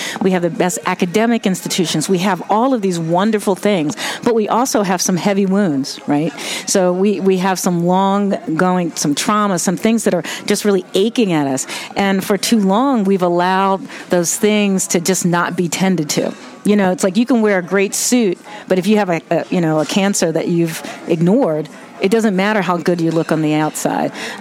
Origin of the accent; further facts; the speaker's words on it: Philadelphia, Pennsylvania, United States; now in Baltimore, United States; I grew up in Philadelphia. I'm a Baltimorean by choice.